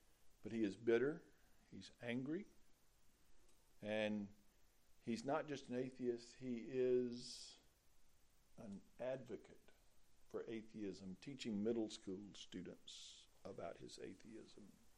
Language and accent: English; Moss Point, Mississippi, United States; but I grew up in Moss Point, which is the north side of Jefferson Avenue. Pascagoula was the south side of Jefferson Avenue.